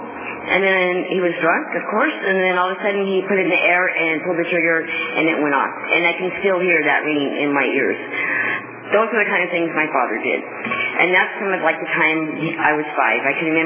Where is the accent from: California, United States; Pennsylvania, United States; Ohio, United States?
California, United States; Fresno; I grew up in Fresno. I have an older brother, a younger brother. I came from a middle-class family, went to Catholic school